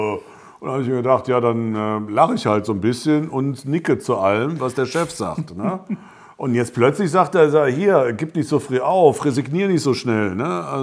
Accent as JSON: {"language": "German", "town": "Cologne", "region": "North Rhine-Westphalia", "country": "Germany", "said": "wir sind ja alle, Helmut auch als Kölner wie ich, so katholisch, da kriegst du einen zweiten und dritten Vornamen."}